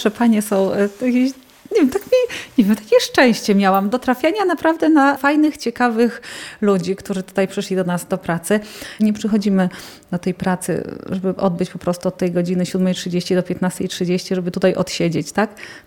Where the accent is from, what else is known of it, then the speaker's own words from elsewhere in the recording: Tuczna, Lublin Voivodeship, Poland; Ja sama z Tucznej.